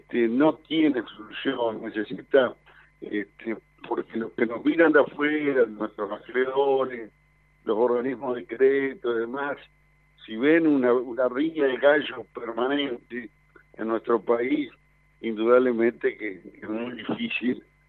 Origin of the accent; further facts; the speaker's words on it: Argentina; Y mi deseo, no como peronista, como argentino, ¿no? Como argentino